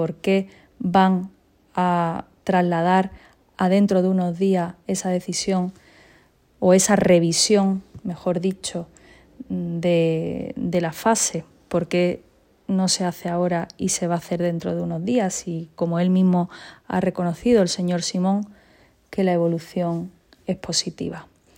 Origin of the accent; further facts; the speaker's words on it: Málaga, Andalusia, Spain; pero sobre todo como malagueña, quiero manifestar mi malestar